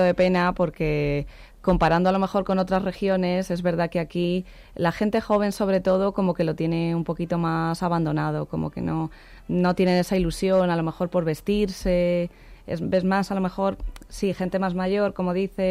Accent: Villarejo de Salvanés, Community of Madrid, Spain; allí en mi pueblo, yo soy de un pueblo de Madrid, de Villarejo de Salvanés

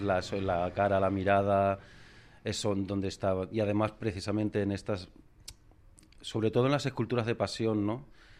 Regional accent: Jaén, Andalusia, Spain; Sí, bueno, sí, sí, soy de Jaén

